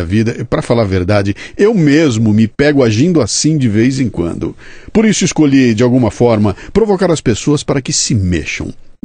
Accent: Bauru, São Paulo, Brazil; eu sou de Bauru, interior de São Paulo, minha formação era para ser cartunista e escritor. Eu vim para São Paulo, estudei comunicação, me formei no Mackenzie

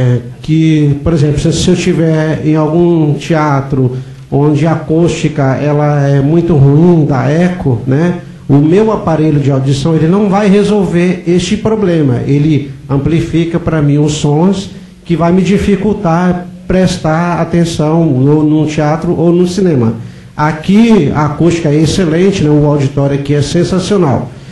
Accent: Belo Horizonte, Minas Gerais, Brazil; eu sou de Belo Horizonte, Minas Gerais

